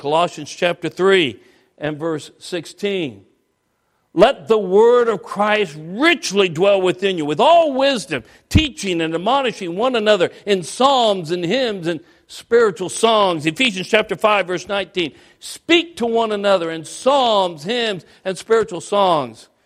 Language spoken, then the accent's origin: English; Denver, Colorado, United States; I'm from Denver area originally